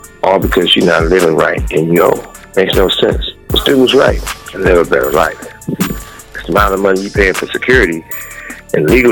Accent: Compton, California, United States; growing up in Compton, my mother and my father always played music.

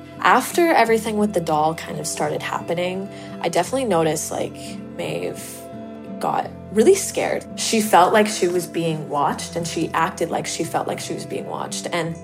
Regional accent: Alberta, Canada; I'm 23 from Alberta.

